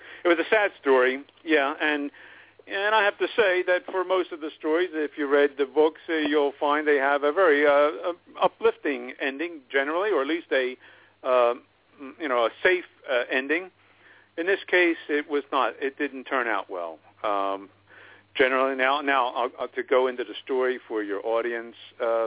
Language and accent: English; Pennsylvania, United States; also born or lived in New Jersey; where I grew up in Pennsylvania and Jersey, you know, you'd go down the shore or down to the beach and hang out.